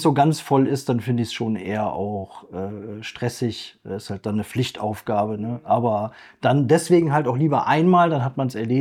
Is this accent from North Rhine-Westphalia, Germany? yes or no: yes; North Rhine-Westphalia, Germany; ich komme ganz aus der Nähe von den Niederlanden